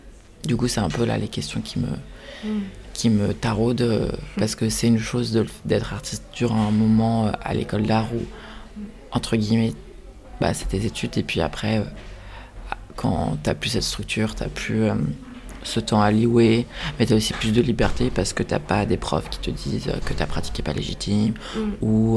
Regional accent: Paris, Île-de-France, France; Donc moi j'ai grandi à Paris

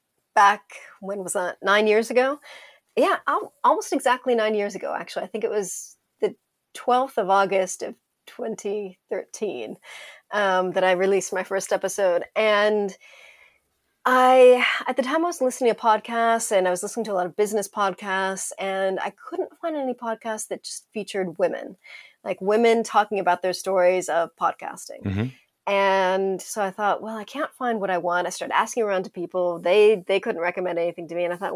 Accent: California, United States; because I grew up in California, and a big chunk of that trail goes through California

